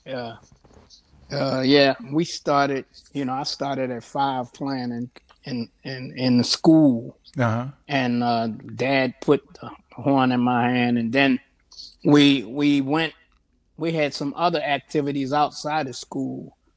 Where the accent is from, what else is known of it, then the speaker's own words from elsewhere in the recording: Baltimore, Maryland, United States; also born or lived in New Jersey; now in Chicago, United States; I was born in Jersey, but I'm from Baltimore.